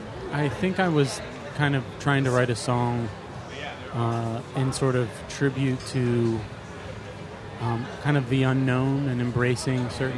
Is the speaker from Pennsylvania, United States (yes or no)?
yes; Philadelphia, Pennsylvania, United States; now in New York City, United States; I live in New York City. I've been living there for a while, but originally Philadelphia.